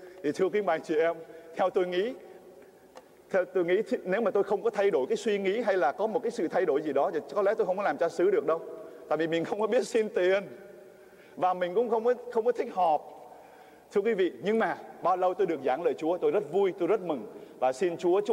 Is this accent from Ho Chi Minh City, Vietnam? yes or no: yes; Tân Sa Châu, Ho Chi Minh City, Vietnam; moved away; tôi lớn lên ở xứ bên Việt Nam, xứ Tân Sa Châu. Thì trong thời gian mình lớn lên ở Tân Sa Châu